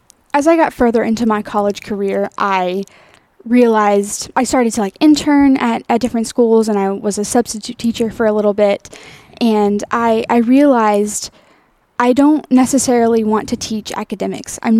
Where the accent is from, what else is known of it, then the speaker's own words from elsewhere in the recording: Westphalia, Texas, United States; I was born and raised in Westphalia, Texas, which is about 35 minutes east of Belton.